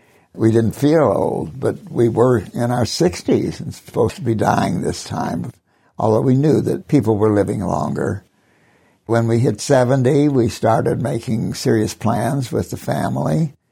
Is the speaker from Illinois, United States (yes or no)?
no; Tulsa, Oklahoma, United States; I was born in North Tulsa at my parents' home on North Elwood.